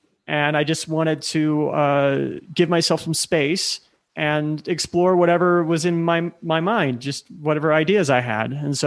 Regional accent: Nebraska, United States; also born or lived in Silicon Valley; because growing up in Nebraska at the time, if you had weird ideas or had personal interests, people were very mystified by that.

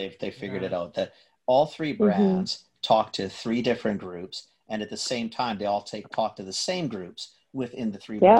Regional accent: Canada; Everybody will end up being a Canadian, which is awesome. But the beauty of our country too, is we don't ever want us to all lose the background, right?

